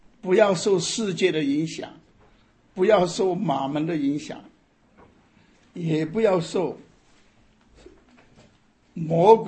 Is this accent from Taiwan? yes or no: no; Sichuan, China; 因为我是四川人，天津有一个四川同乡会，也有一份奖学金给南开大学，就是奖励我们四川的学生